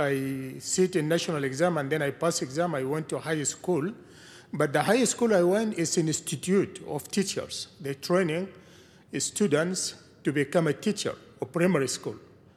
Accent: Sudan; English is a second language; I'm original from Sudan.

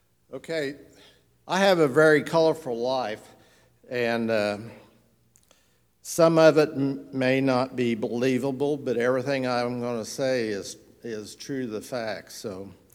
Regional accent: Evansville, Indiana, United States; born there; I was born in St. Mary's Hospital in Evansville, Indiana. And all my family was from Boonville, Indiana, on both sides.

